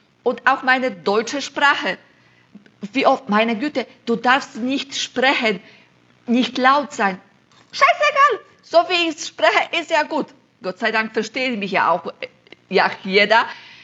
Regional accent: Silesian Voivodeship, Poland; German is a second language; now in Germany; ich komme aus Schlesien in Polen, dann kann ich auch Schlesisch sprechen. Jetzt wohne ich im Schwabenländle, da kann ich auch ein bisschen Schwabenländle.

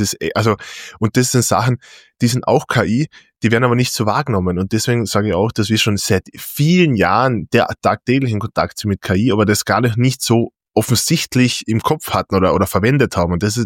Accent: Austria; aber auch bei uns in Österreich viele Firmen, die einfach innovativ sind

